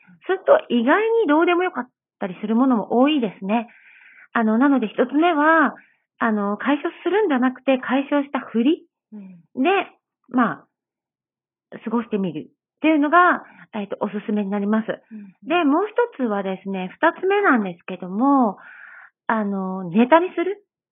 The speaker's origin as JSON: {"language": "Japanese", "region": "Fukuoka", "country": "Japan", "tie": "born or raised there", "said": "私は本当に、もともと福岡の田舎の生まれ育ちですし"}